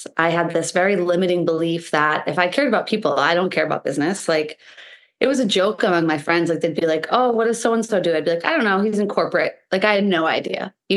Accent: Boston, Massachusetts, United States; At that time in my life, I'm from Boston. I was living in Boston.

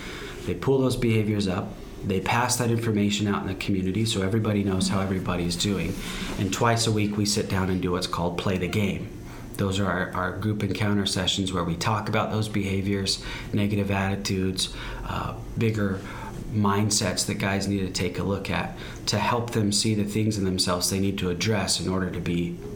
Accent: New Mexico, United States; moved away as an adult; When I turned 20, I tried to pull myself out of it. I moved from my home state, New Mexico, to Utah.

